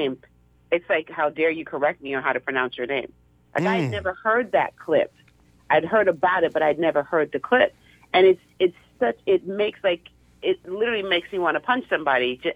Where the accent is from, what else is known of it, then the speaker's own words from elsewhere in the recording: United States; I'm Nigerian American as well.